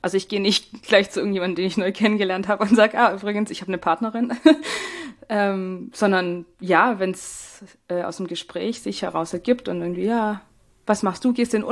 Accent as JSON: {"language": "German", "town": "Stuttgart", "region": "Baden-Württemberg", "country": "Germany", "said": "ich komme ja hier aus Stuttgart, aus der Nähe von Stuttgart"}